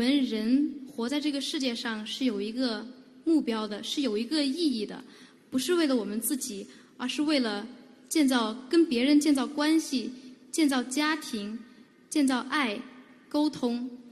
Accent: Beijing, China; moved away as an adult; now in United States; 我来自中国北京。

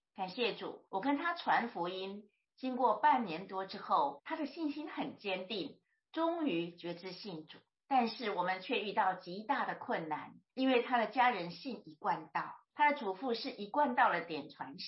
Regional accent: Yilan County, Taiwan; 我小时候住在台湾宜兰乡下，父母务农，辛苦抚养六个小孩，家境非常的贫穷

